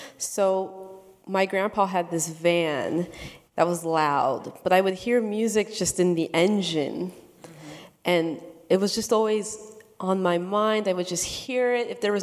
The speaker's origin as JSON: {"language": "English", "town": "Seattle", "region": "Washington", "country": "United States", "tie": "born there", "said": "My family's from Louisiana. I was born in Seattle. My family's from Louisiana. So there was a lot of music in the house."}